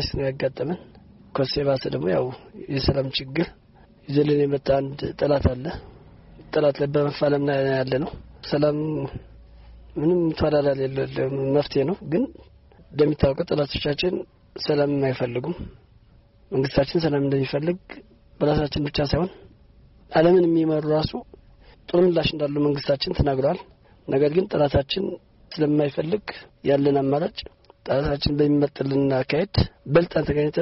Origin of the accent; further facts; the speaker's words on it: Mekelle, Tigray, Ethiopia; መቀሌ ያው እኔ ትውልድ ያደኩት እዚህ መቀሌ ውስጥ ነው።